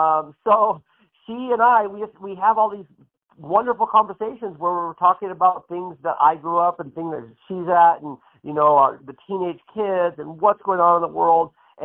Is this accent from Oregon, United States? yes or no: yes; Portland, Oregon, United States; born there; And I was born in Portland, Oregon.